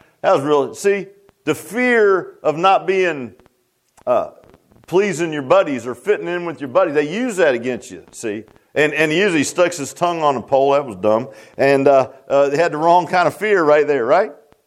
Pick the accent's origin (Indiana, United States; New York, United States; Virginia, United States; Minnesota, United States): Virginia, United States; Virginia Beach; We were down in, I grew up in Virginia Beach.